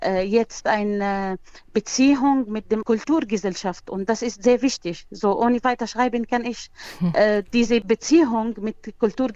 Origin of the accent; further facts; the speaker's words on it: Salamiyah, Hama Governorate, Syria; German is a second language; moved away as an adult; now in Wanne-Eickel, Germany; Es ist romantisch hässlich wie meine Heimatstadt in Syrien, Salamiyye.